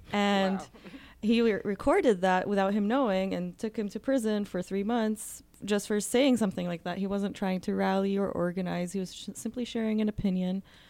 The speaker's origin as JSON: {"language": "English", "country": "Jordan", "tie": "born or raised there", "lives_now": "United States", "said": "But I grew up in Jordan. And my story growing up hasn't been that of a strong connection to faith. It's mostly when I came to the U.S. where I started thinking about faith"}